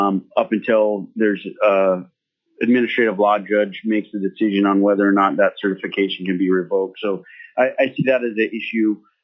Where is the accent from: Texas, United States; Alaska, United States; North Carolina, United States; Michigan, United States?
Alaska, United States; Fairbanks; I was born and raised here in Fairbanks.